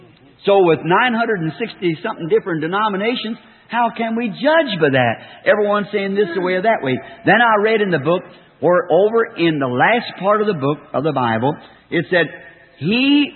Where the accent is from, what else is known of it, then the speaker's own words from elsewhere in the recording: Ireland; Now, if you all know, being an Irishman, I came from a Catholic family background.